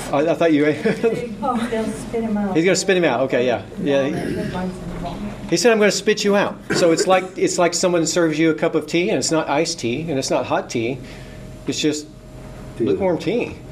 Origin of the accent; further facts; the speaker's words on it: the South, United States; at least in my background growing up in the South